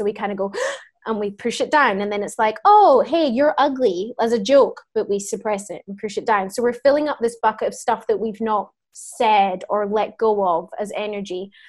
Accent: Scotland, United Kingdom; moved away as an adult; now in Melbourne, Australia; and I come from Scotland. Mm-hmm. Moved to Melbourne about 10 years ago

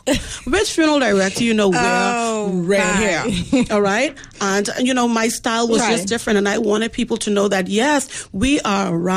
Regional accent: Crown Haven, Abaco, Bahamas; I hail all the way from Crown Haven, Abaco. And may I add, that's the last point in the north where you go to take a ferry over to Grand Bahama.

